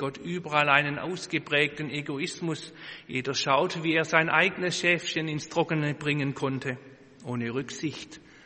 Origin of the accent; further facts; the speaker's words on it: Tübingen, Baden-Württemberg, Germany; Ganz in der Nähe von Tübingen, wo ich aufgewachsen bin